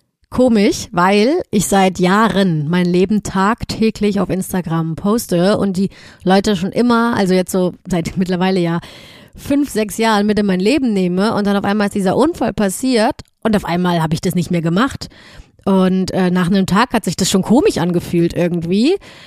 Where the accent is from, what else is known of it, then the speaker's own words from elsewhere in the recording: Cologne, North Rhine-Westphalia, Germany; Und in Köln war zum Beispiel, und das hat gar nichts damit zu tun, dass das meine Heimat war oder ist